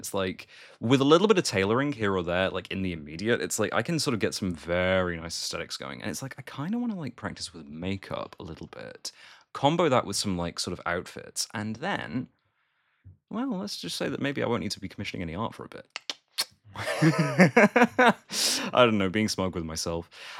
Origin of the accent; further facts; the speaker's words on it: Birmingham, West Midlands, United Kingdom; it's like I mentioned Birmingham already. It's like that's my hometown, and like it's kind of weird when it's like how many fucking conventions we have here.